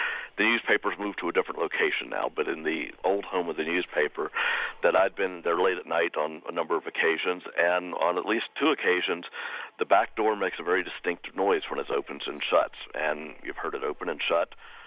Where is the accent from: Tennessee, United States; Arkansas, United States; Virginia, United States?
Virginia, United States; now in Atchison, United States; No, I grew up in Virginia.